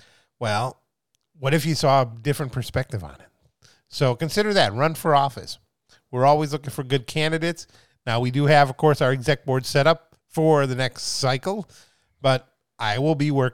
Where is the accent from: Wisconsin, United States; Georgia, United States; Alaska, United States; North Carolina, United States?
Wisconsin, United States; Milwaukee; We're here from Milwaukee.